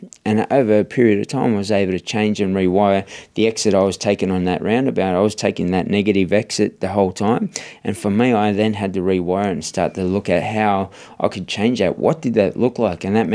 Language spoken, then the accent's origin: English; Sydney, New South Wales, Australia; I grew up in Redfern, in Sydney